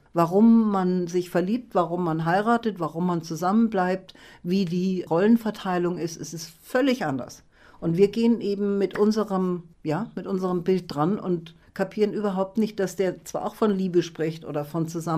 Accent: Germany; Und ich bin Deutsche und wir sind seit 16 Jahren zusammen.

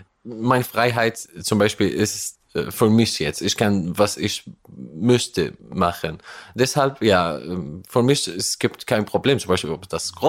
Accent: Syria; German is a second language; now in Munich, Germany; ich vermute, dass ich zurück nach Syrien nur reisen oder so, ja, 15 Tage oder ja, mein Heimatland zu sehen, mich zu erinnern.

